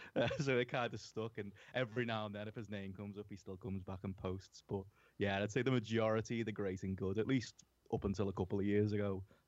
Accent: United Kingdom; me being in the UK.

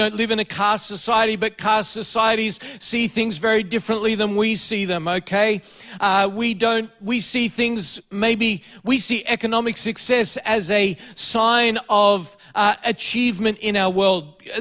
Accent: Australia; This is us. We are Australian. This is the way we do things. This is the way we think.

